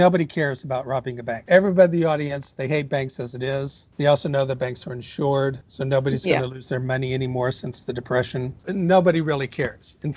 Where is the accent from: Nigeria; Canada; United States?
United States; Corpus Christi, Texas; I grew up in Texas. Yeah. I didn't grow up in West Texas, but I grew up in Corpus Christi, which is Southeast Texas.